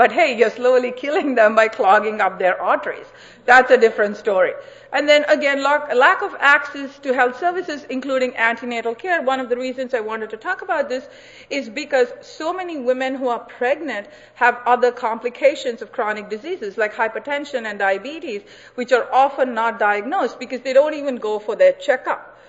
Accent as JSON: {"language": "English", "country": "India", "tie": "born or raised there", "said": "I remember growing up in India"}